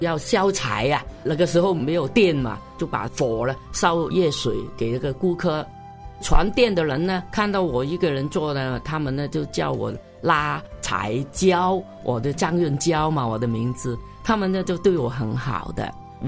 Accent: Hong Kong; 我在香港的一个农村长大的，到十二岁第一次进学校。

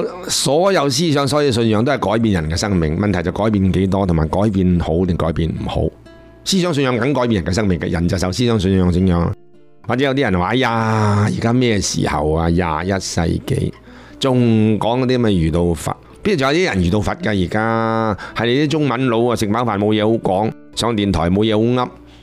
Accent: China; 站在作为一个中国人回醒起自己的国家民族，觉得需要有一种信仰

